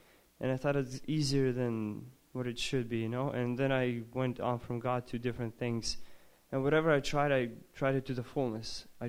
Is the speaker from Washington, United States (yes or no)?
yes; Lakewood, Washington, United States; Hello everybody … I'm from Lakewood, Washington.